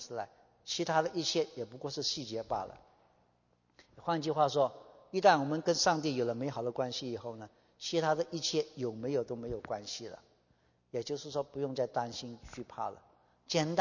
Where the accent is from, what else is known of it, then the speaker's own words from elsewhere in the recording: Malaysia; 但是我来自马来西亚，我用马来话来回答说，